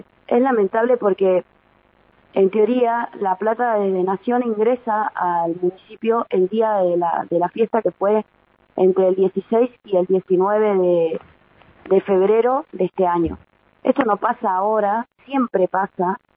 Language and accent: Spanish; Villa La Angostura, Neuquén, Argentina; also born or lived in San Martín de los Andes; yo estuve 11 años viviendo en San Martín de los Andes, estudié Villa La Angostura, pero me fui a San Martín de los Andes a estudiar porque era lo que tenía más cerca, y después me volví a mi pueblo